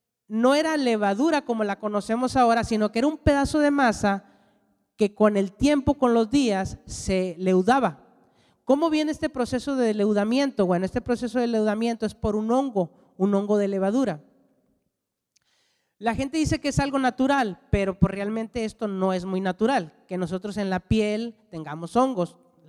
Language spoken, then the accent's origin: Spanish; northern Mexico, Mexico; Los que somos del norte de México lo conocemos como tortillas de harina.